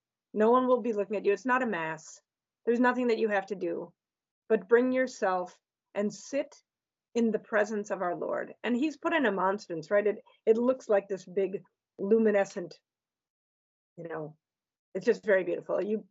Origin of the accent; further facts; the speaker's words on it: Wisconsin, United States; also born or lived in Virginia; now in Ohio, United States; I grew up in Wisconsin, which was on the far east side of the central time zone. I lived 22 years in Northern Virginia